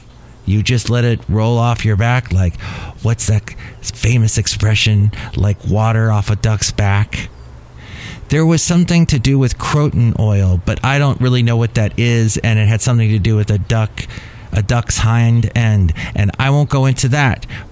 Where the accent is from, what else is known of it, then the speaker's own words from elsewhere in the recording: California, United States; So when I grew up in California in the 70s, in the 80s, you still felt that there needs to be some discipline here.